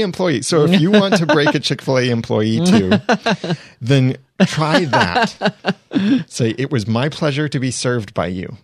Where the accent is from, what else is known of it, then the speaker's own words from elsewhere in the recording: California, United States; I grew up in California, by the way, so I can say that.